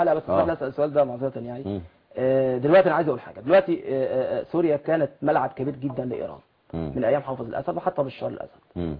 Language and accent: Arabic; Benha, Qalyubia, Egypt; واعتبار ان احنا من بنها مش موجودين من القاهره يعني.